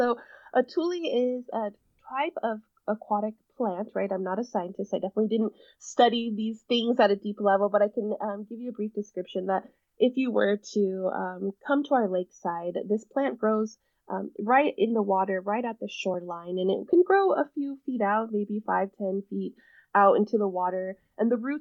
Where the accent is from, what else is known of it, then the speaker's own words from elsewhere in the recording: California, United States; I grew up here on Big Valley Rancheria. Rancheria is just another word that we use is similar to reservation. And so luckily, my rancheria was right on the shores of Lakeport area.